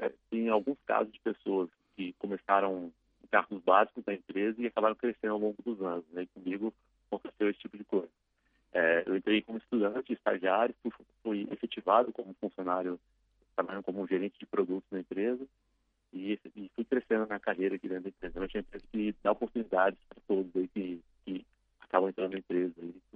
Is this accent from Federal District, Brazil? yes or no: yes; Brasília, Federal District, Brazil; now in São Paulo, Brazil; Isso, sou nascido em Brasília. E atualmente estou morando em São Paulo, já fazem 7 anos que estou aqui em São Paulo.